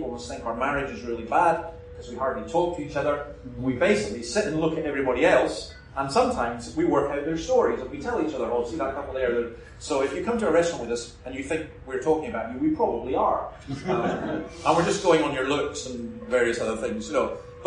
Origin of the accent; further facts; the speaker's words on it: Scotland, United Kingdom; now in Sydney, Australia; I love opera, and I love cricket, and I'm a Scotsman, and they think I'm a freak.